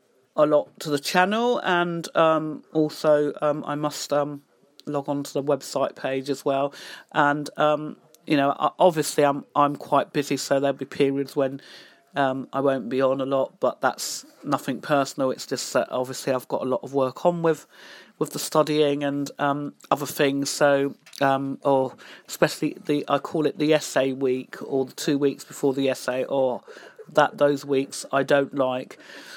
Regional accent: London, United Kingdom; now in Northamptonshire, United Kingdom; I was a Londoner. I still am a Londoner. I have lived in London all my life, born and bred in London, and I now live in the Northamptonshire area, which is actually quite nice. It's less busier.

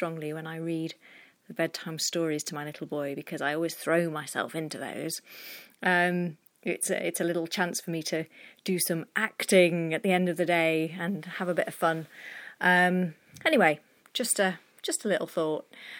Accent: Stockport, North West England, United Kingdom; accent: Stockport; also born or lived in Midlands; I was talking about having a Stockport accent and still saying pub and bus, even though I'd been living in the Midlands fo

